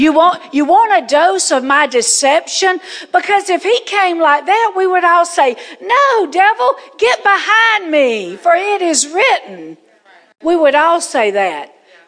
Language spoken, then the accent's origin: English; Georgia, United States; That's my Georgia. I was born and raised in Georgia. That's my Georgia coming out.